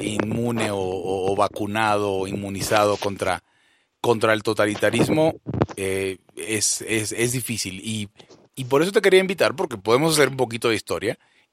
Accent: Venezuela; moved away as an adult; now in Mexico; yo vivo en México, pero nací en Venezuela y viví ahí buena parte de mi vida.

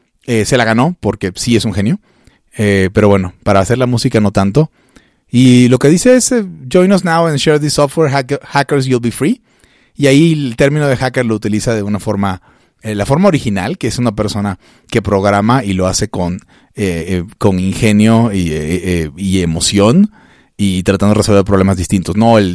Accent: Venezuela; now in Mexico; Yo soy originario de Venezuela, pero también soy mexicano.

